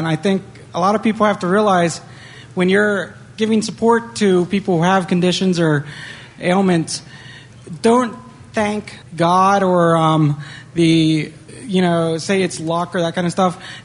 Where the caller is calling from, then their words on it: Indiana, United States; I'm from Indiana right now.